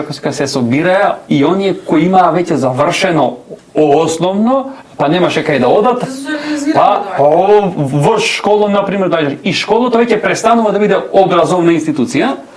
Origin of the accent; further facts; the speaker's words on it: Bitola, Pelagonia, North Macedonia; ние фактички доаѓаме од Битол